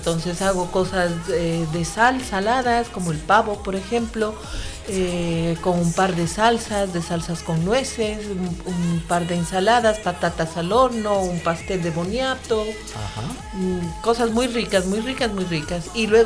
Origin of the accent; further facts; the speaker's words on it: Cuenca, Azuay, Ecuador; yo vengo de Cuenca del Ecuador y allá se prepara pavo